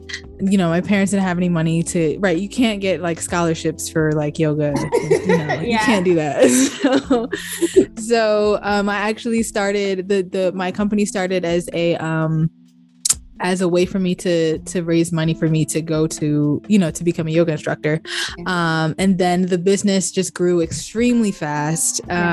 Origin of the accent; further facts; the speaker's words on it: Baltimore, Maryland, United States; And I grew up in Baltimore, Maryland. So in Maryland, lacrosse is a big thing.